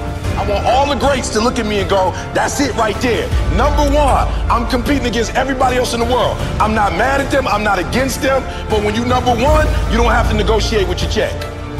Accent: Chicago, Illinois, United States; Right, I'm from Chicago, South Side.

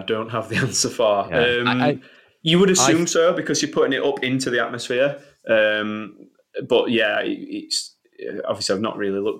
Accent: Sheffield, Yorkshire and the Humber, United Kingdom; Like I say, I'm from Sheffield, and it's driven off steel industry from back in the day.

